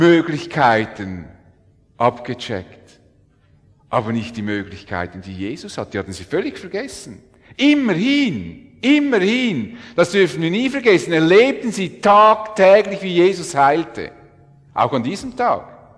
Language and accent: German; Switzerland; Da sind wir Schweizer ja bekannt.